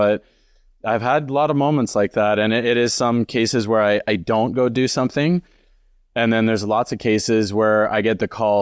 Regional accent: Alberta, Canada; growing up in Alberta and you drive all over the place, all over the province and in the winter and in the snow and the cold.

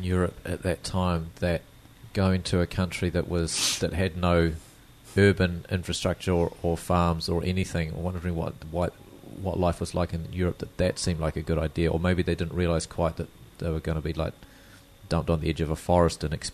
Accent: New Zealand; also born or lived in England; No, I know I said I was born in England, but 3 weeks later, I was 3 weeks old and I came back to New Zealand.

